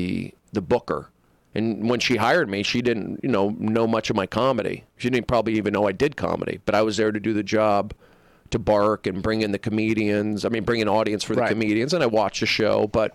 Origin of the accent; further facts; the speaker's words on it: West Coast, United States; You know, I'm a West Coast guy